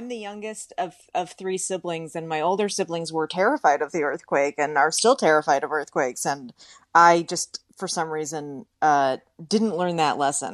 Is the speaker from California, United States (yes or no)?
yes; California, United States; now in Los Angeles, United States; I am. Yeah. I live in LA and I'm from California. So.